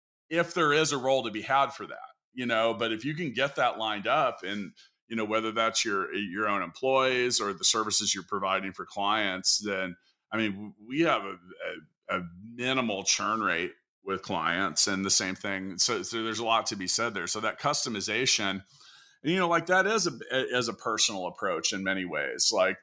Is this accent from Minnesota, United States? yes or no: no; Kansas City, Missouri, United States; and I don't run into this in my hometown of Kansas City, because it doesn't take me 2 hours to get to work.